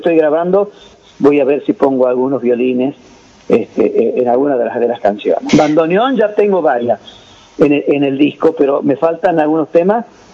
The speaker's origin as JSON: {"language": "Spanish", "town": "Anta", "region": "Salta", "country": "Argentina", "tie": "born or raised there", "said": "ahora nos vamos a mi pago, donde yo nací, allá en Anta"}